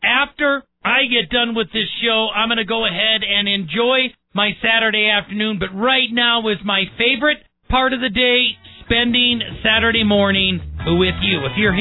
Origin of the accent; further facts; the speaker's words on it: Wisconsin, United States; Now, this is near and dear to my heart because I'm from Wisconsin.